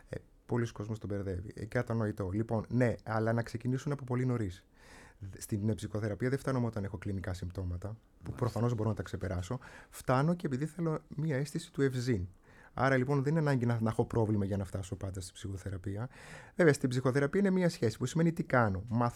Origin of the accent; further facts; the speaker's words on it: Crete, Greece; στο χωριό μου, στην Κρήτη, υπήρχε βεντέτα.